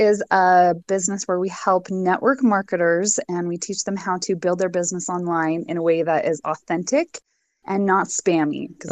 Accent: Utah, United States; I think especially growing up in Utah, you feel like, well, everyone knows about the church and everything.

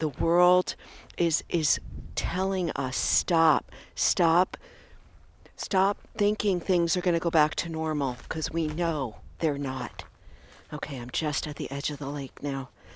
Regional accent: Brooklyn, New York, United States; I'm from Brooklyn, by the way, so this is all quite new to me.

